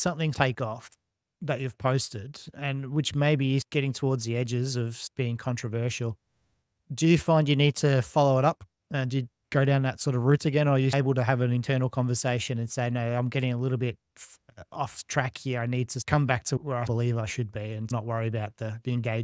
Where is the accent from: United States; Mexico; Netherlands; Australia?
Australia; being an Aussie